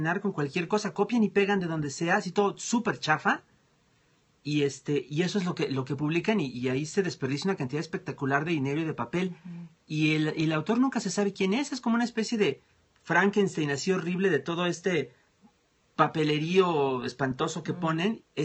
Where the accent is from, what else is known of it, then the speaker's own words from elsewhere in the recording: Toluca, State of Mexico, Mexico; Allá en mi tierra, en Toluca, supongo que en otros lados también